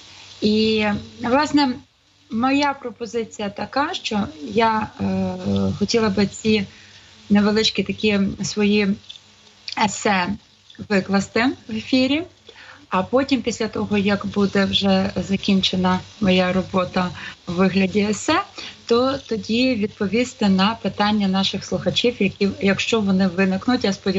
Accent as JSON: {"language": "Ukrainian", "town": "Lviv", "region": "Lviv Oblast", "country": "Ukraine", "said": "як у нас у Львові кажуть, хлопський розум"}